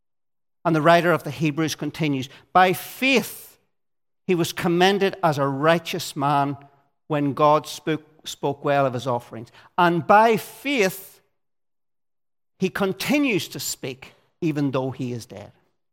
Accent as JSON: {"language": "English", "town": "Rathfriland", "region": "Northern Ireland", "country": "United Kingdom", "said": "I'm from Rathfrailin, and if you know anything about Rathfrailin, then you'll know that harvest is a big thing in that part of the world."}